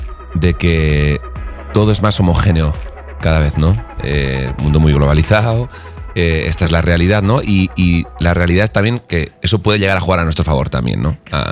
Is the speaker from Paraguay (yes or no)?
no; Arbizu, Navarre, Spain; abrir una ventanita a mi pueblo, Arbizu, público de 1000 habitantes del norte de Navarra